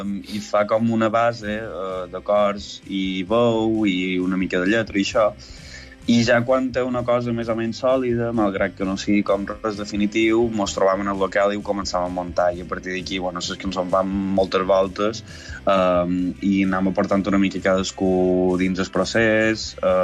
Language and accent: Catalan; Manacor, Balearic Islands, Spain; nosaltres dos que som de Manacor ja volíem fer una mica un homenatge a la nostra llegenda